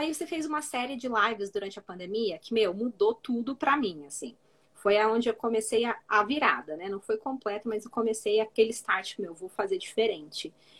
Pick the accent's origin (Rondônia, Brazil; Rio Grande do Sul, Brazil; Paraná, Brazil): Paraná, Brazil; Curitiba; Então, eu sou de Curitiba.